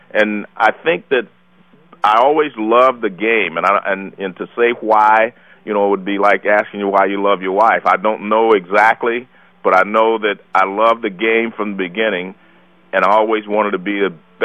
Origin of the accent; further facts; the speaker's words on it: Oakland, California, United States; I grew up in Oakland. I went through the Oakland public school system.